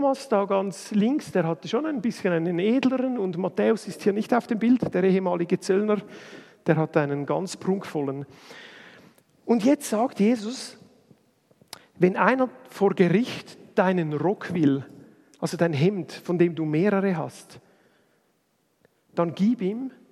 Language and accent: German; Switzerland; Und ich bin ein Schweizer